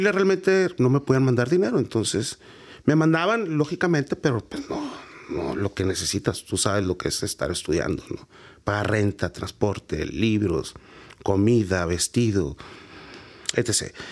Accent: Hermosillo, Sonora, Mexico; Tengo 42 años de edad. Soy originario aquí de Hermosillo. De una colonia muy popular, la Valderrama.

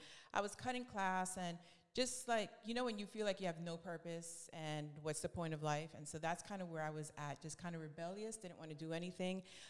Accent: New York, United States; moved away as an adult; So I'm a New Yorican.

